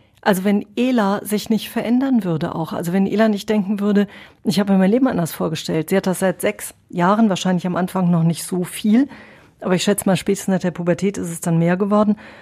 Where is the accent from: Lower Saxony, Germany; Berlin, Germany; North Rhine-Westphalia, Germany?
North Rhine-Westphalia, Germany; Witten; in der Stadt, wo ich aufgewachsen bin, in Witten